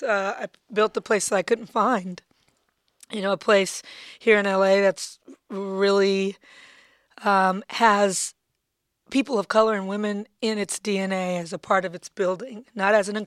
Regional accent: Compton, California, United States; And I grew up in Compton, which was not just a black space. Compton, Linwood, Long Beach, Southgate. It was black and brown.

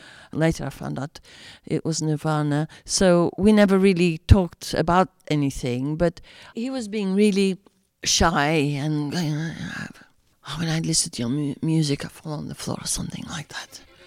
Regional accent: Madeira, Portugal; I was born in Madeira, which is a Portuguese island. It was a small town where I lived, 100,000 people. We didn't have an airport at the time. We didn't have television in Madeira.

